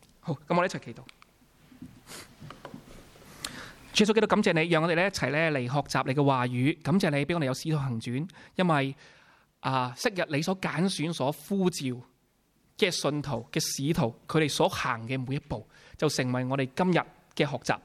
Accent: Hong Kong; now in United Kingdom; 接着呢就到我们香港人了，香港就来了

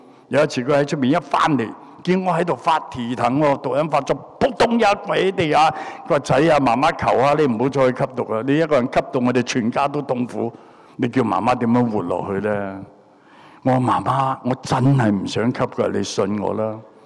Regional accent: Hong Kong; 从小我在香港长大，十二三岁就出来行。

